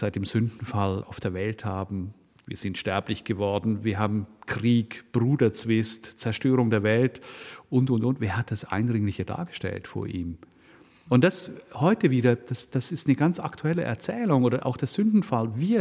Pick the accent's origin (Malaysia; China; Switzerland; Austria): Switzerland; Engelberg, Obwalden; Engelberg ist mein Heimatort.